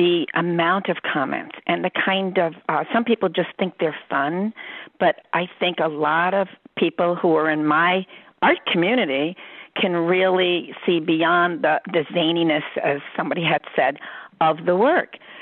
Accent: New York City, New York, United States; I was brought up in New York City and Washington Heights

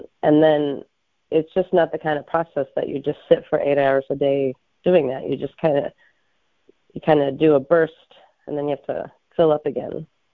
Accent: Midwest, United States; I'm from the Midwest.

